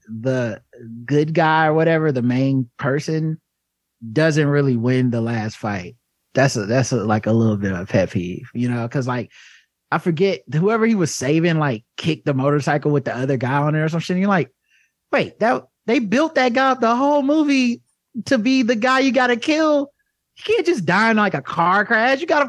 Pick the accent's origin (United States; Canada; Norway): United States; the South; But that could also be from, I'm from the South, so everything's fucking thank you and whatever, even when you don't mean it.